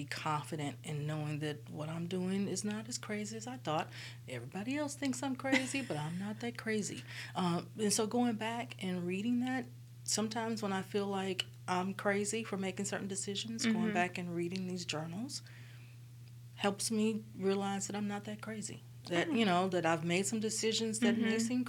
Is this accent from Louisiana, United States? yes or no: yes; Louisiana, United States; also born or lived in Dallas / South Carolina / Indianapolis; now in Birmingham, United States; I grew up in Louisiana. I went undergrad at Southern. I went to grad school in Grambling. Then I moved to Dallas, Texas, moved to South Carolina, lived in Indianapolis, and now I'm here in Birmingham.